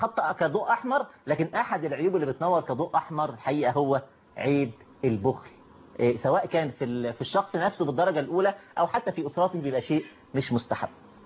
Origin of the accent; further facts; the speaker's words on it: Egypt; موجوده في قلوبنا كمصريين او كعرب.